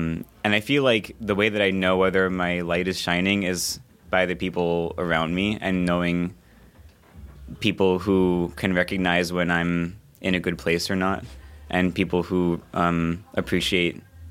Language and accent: English; New York City, New York, United States; I am from New York City.